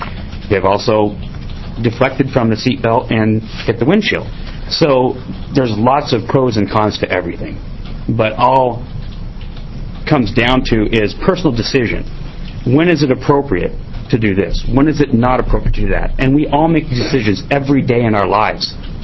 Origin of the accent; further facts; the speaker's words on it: Albany, Oregon, United States; I'm from Albany, Oregon.